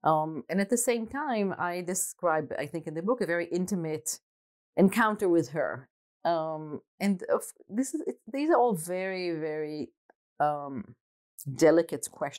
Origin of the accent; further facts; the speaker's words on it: Israel; when I grew up in Israel, I grew up with this, I would say, pretty negative notion of Poland